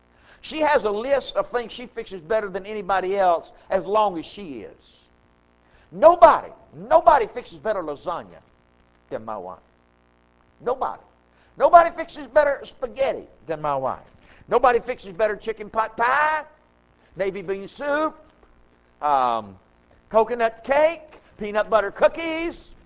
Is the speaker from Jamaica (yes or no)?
no; the South, United States; I was raised in the South. We were what's commonly referred to as po-white trash.